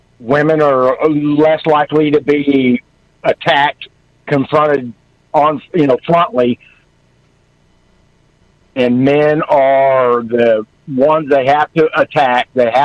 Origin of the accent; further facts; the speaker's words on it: Oklahoma, United States; also born or lived in Colorado; I lived in Colorado for quite a few years. I am born and raised in Oklahoma.